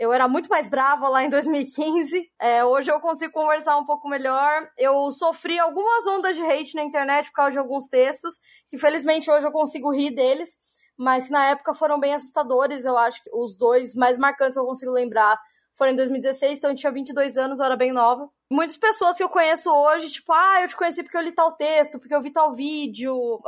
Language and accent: Portuguese; São Paulo, Brazil; Eu sou de São Paulo